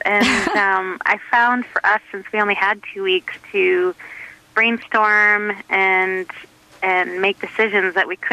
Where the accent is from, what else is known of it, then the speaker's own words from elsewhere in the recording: Edmonton, Alberta, Canada; now in Vancouver, Canada; I grew up in Edmonton, and when I moved to Vancouver